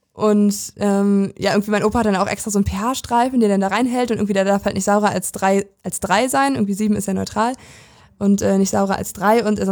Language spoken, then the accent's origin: German; Brandenburg, Germany; Da, wo ich herkomme.